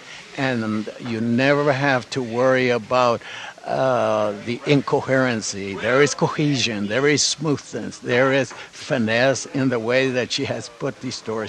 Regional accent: Guadalupe, New Mexico, United States; I come from Guadalupe. That was the name that was given later, but early on it was called Ojo del Padre.

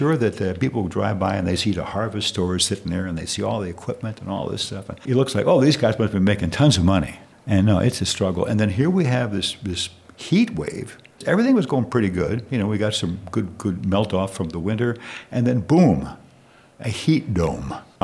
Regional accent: Newark, New Jersey, United States; now in Wisconsin, United States; I was born in Newark, New Jersey. When I was a young boy, prior to fifth grade, I could look out the back window and see the Empire State Building. And I had never seen a cow.

